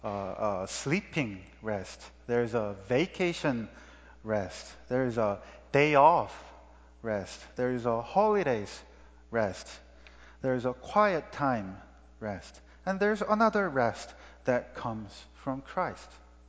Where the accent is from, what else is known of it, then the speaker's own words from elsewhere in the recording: South Korea; when I grew up in Korea, the longest vacation my father could get from his company was 3 days.